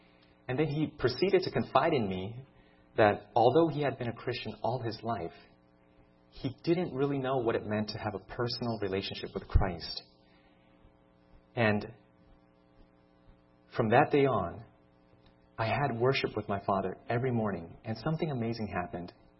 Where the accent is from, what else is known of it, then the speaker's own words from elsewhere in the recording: Maryland, United States; I was born and raised in Maryland, and I initially had no interest going into medicine.